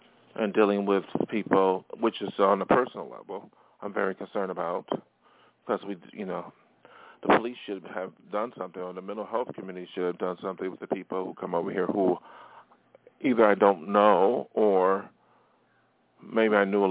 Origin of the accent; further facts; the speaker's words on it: Buffalo, New York, United States; For example, what happened in Buffalo, my hometown, white supremacists killed 10 black people